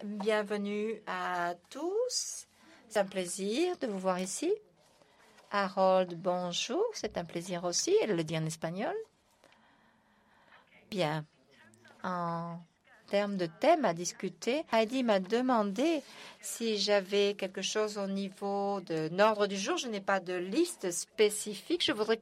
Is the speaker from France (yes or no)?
no; Canada; Je viens du Canada, j'ai été un boursier